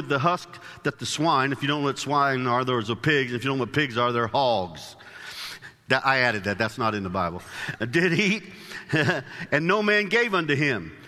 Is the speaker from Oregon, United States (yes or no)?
no; Illinois, United States; I grew up in Central Illinois, and in the summertime, we would put up straw and hay bales